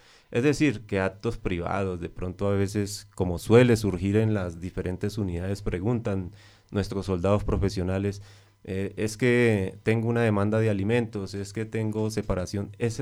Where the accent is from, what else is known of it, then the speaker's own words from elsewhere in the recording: Valle del Cauca, Colombia; casi paisano, que somos, porque somos del Valle del Cauca